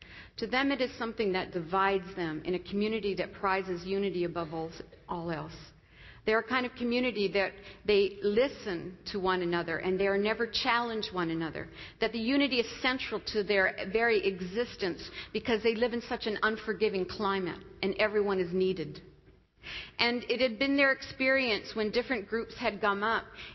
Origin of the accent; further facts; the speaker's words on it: Canada; And I'm a Canadian.